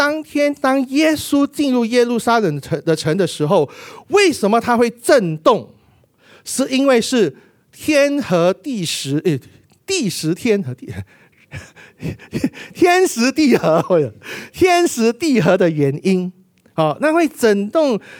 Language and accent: Chinese; Singapore; 所以我们新加坡人可能没有去发现